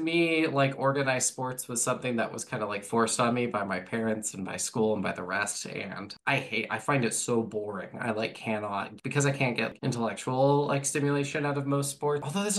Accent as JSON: {"language": "English", "town": "Salt Lake City", "region": "Utah", "country": "United States", "tie": "born or raised there", "said": "Growing up in Utah, the Salt Lake City scene was very violent."}